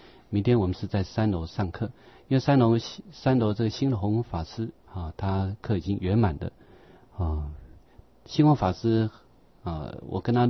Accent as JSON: {"language": "Chinese", "country": "China", "said": "我是中国的出家人。"}